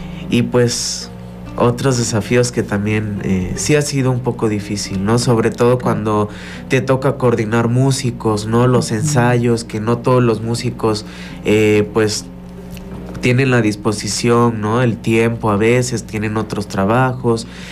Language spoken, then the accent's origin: Spanish; Mexico; por amor también a mi tierra, ¿no? A mi México.